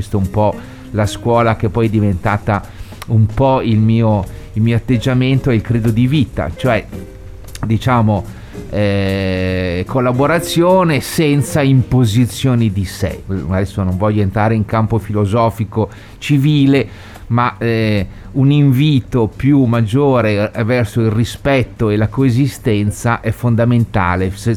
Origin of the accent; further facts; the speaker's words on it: Milan, Lombardy, Italy; born there; moved away as an adult; now in Sardinia, Italy; anche se sono nato a Milano, la mia balia, la mia tata che mi ha dato il latte era sarda, di Sassari